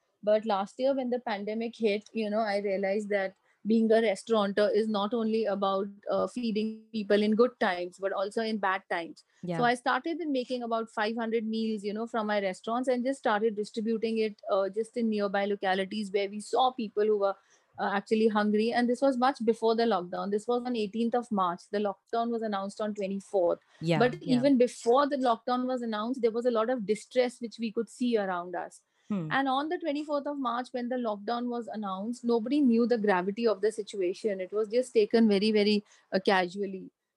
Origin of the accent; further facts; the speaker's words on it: Chandigarh, India; I'm actually from Chandigarh